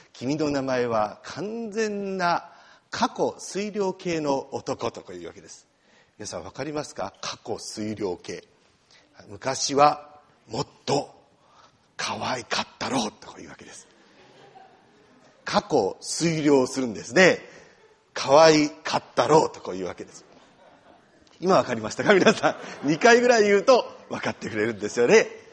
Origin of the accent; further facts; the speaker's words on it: Marugame, Kagawa, Japan; moved away as an adult; now in Romania; 私は香川県の丸亀市出身でですね、香川県といえば皆さんうどんの産地なんですけれども